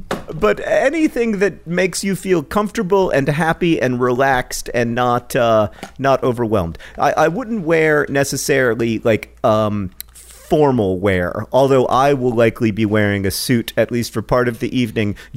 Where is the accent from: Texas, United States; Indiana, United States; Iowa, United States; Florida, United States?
Indiana, United States; So interestingly, the definition of Indiana, my home state, according to Google